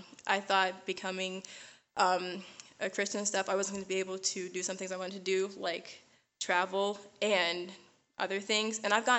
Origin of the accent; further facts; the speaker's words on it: Pittsburgh, Pennsylvania, United States; I come from Pittsburgh, Pennsylvania, and it's very good to be here with you all tonight.